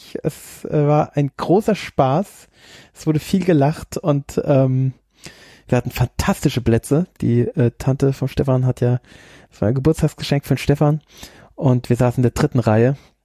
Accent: Germany

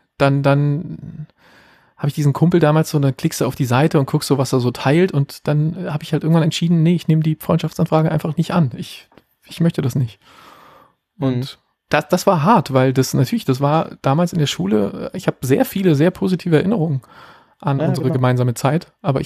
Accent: Berlin, Germany; moved away; wo ich bin in Berlin groß geworden, da bis in die frühen 90er gelebt und bin da mit Leuten groß geworden

